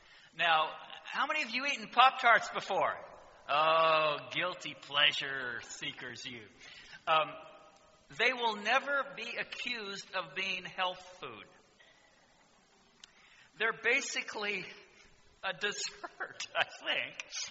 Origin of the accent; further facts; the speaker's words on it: Napa, California, United States; And when I think of Sabbaths growing up as a teenager, I think of growing up in Napa, California, and I have nothing but good, warm, positive memories about Sabbaths as I was growing up.